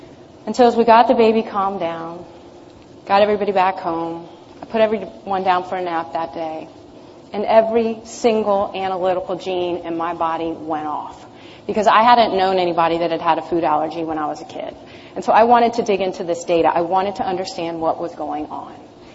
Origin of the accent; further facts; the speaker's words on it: Houston, Texas, United States; I was born and raised in Houston, Texas, on Twinkies and Po' Boys.